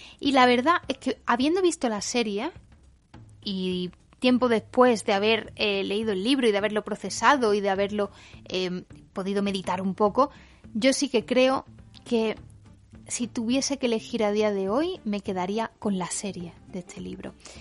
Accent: Spain; y como español y como persona que recuerda el conflicto

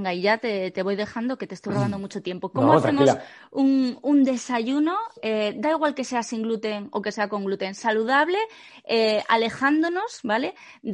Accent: Asturias, Spain; yo soy asturiana

